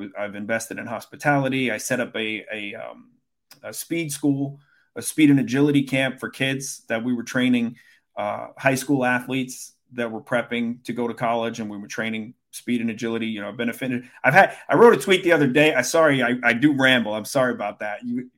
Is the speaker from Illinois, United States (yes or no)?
no; Brooklyn, New York, United States; I grew up in Brooklyn, as I mentioned